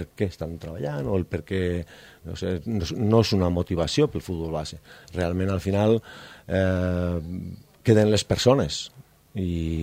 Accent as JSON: {"language": "Catalan", "region": "Catalonia", "country": "Spain", "said": "perquè jo sóc català"}